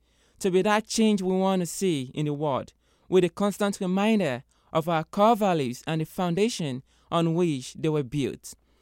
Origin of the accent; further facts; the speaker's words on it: Nigeria; moved away; Enrolling at USM after moving from my home country, Nigeria, and becoming a first-generation college student was a dream I never thought would be possible.